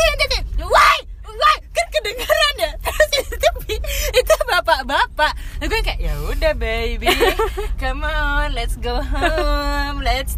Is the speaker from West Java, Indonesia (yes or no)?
yes; Bekasi, West Java, Indonesia; Dan lu tau kan kayak gue kan anak Bekasi ya